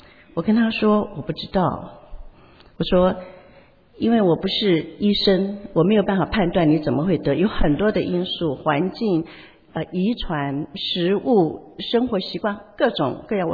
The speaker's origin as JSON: {"language": "Chinese", "country": "China", "said": "所以我们中国人说痛苦，痛苦，痛常常是身上的痛，苦呢是心里的苦。"}